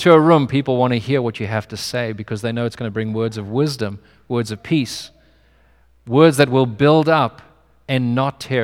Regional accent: Cape Town, Western Cape, South Africa; born there; I was born in Cape Town, and as a result, I speak differently to someone who was born in Johannesburg.

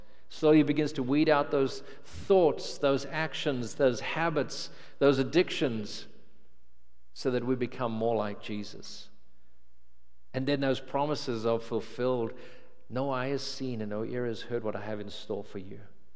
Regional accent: Cape Town, Western Cape, South Africa; moved away as an adult; now in New Orleans, United States; I grew up in Cape Town, South Africa, and just 6 years ago had moved to America with no idea that I would ever see New Orleans, let alone live there.

